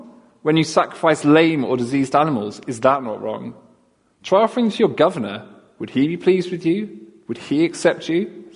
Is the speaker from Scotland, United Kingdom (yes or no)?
no; London, United Kingdom; now in Wales; I grew up in London, so obviously you can I don't sound like I come from these parts, but my wife and I really felt a calling to North Wales.